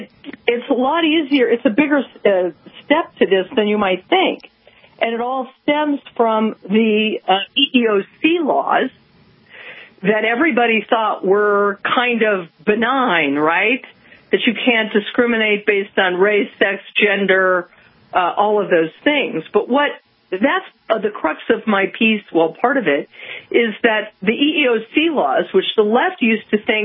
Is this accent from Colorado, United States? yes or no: yes; Denver, Colorado, United States; also born or lived in New York / Los Angeles; I hail from Colorado. So I've lived in New York and L.A. and all over the place, but Denver is my hometown.